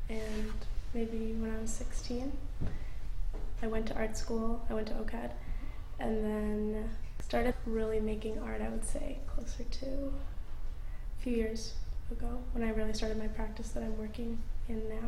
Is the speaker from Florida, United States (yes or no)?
yes; Florida, United States; born or raised there; moved away as an adult; also born or lived in Toronto; now in Canada